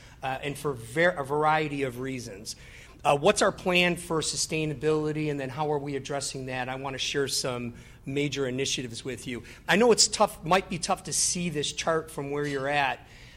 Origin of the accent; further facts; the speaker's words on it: Buffalo, New York, United States; it's a shame because I'm from Buffalo. It wasn't like I had to go very far